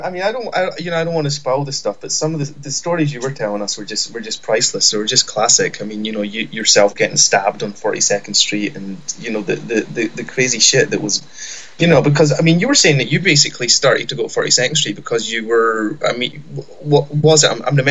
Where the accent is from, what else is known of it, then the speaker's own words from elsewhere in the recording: Edinburgh, Scotland, United Kingdom; But then again, I'm not from New York. I'm from Edinburgh and, we would scream if we saw knives and guns